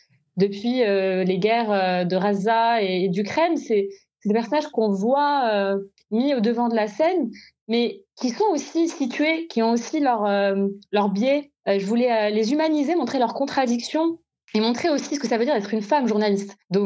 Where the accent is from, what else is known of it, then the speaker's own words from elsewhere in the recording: Morocco; oui, je parle la langue, j'ai grandi au Maroc